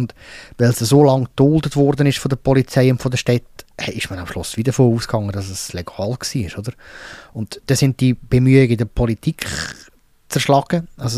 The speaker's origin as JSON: {"language": "German", "region": "Lucerne", "country": "Switzerland", "tie": "born or raised there", "said": "dort im St. Carli-Quartier und Luzern, wo ich aufgewachsen bin"}